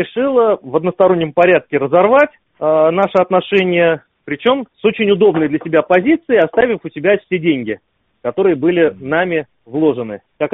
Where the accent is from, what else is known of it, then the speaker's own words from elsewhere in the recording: Tashkent, Uzbekistan; now in Moscow, Russia; Вот мы из Узбекистана мы вместе приехали.